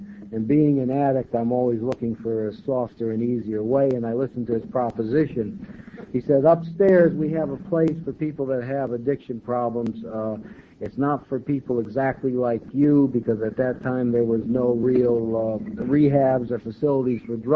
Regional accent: New York, United States; I started using in 1944. I'm from New York, and I stopped using in 1960.

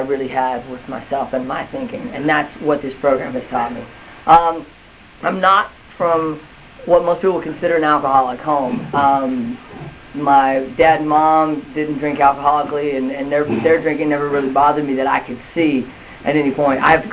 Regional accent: Arkansas, United States; The story starts out, I grew up in Arkansas. My dad was a pro bull rider. My mom rode barrels, and I grew up on a farm.

